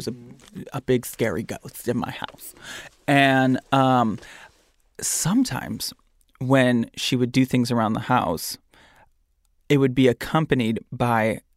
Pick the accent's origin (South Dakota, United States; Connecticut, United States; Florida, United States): Florida, United States; Have I been antiquing in Florida? Honey, I am an antique from Florida.